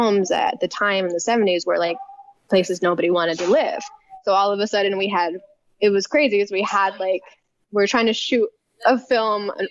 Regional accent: San Francisco, California, United States; because I grew up poor in San Francisco. If you grow up poor in San Francisco, you're going to a bodega

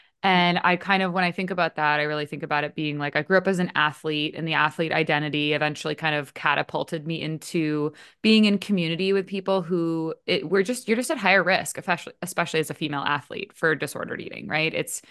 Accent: Maine, United States; now in California, United States; You being in the East Coast, I'm in California now. I grew up in Maine though.

